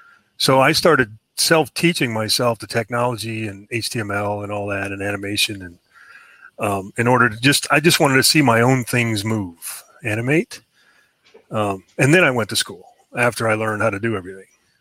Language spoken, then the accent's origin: English; Chicago, Illinois, United States; moved away as an adult; The quick intro is, born and raised in Chicago, ran away and joined the Army, retired after a career, then went to corporate America